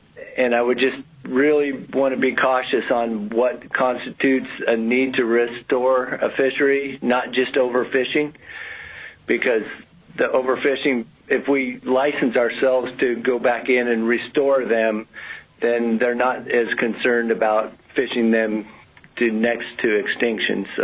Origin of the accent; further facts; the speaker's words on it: Soldotna, Alaska, United States; from Soldotna. I'm a Kenai River fishing guide